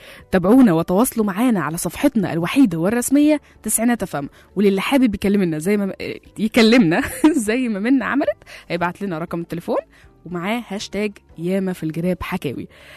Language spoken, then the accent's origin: Arabic; Egypt; عندنا في مصر بيقولوا لفظ حلو جدا، بيقولوا إيه؟ الضنا غالي.